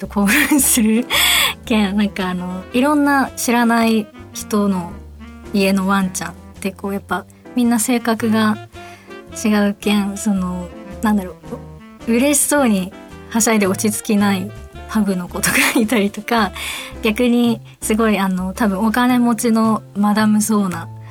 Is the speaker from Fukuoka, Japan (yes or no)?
yes; Fukuoka, Japan; accent: Fukuoka dialect; このコーナーは私が福岡弁で喋っていくコーナーです。